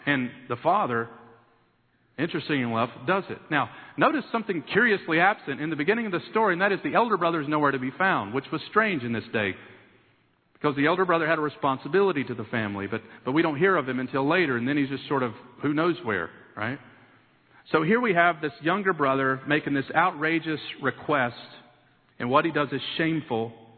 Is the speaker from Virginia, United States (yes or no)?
no; Kentucky, United States; also born or lived in Detroit, Michigan; I was born in Detroit, Michigan, grew up in Kentucky, went to college on a baseball scholarship